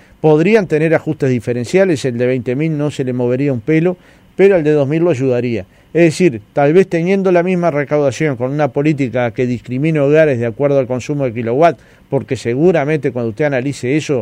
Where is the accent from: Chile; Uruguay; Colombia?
Uruguay; Nosotros tenemos que seguir siendo uruguayos.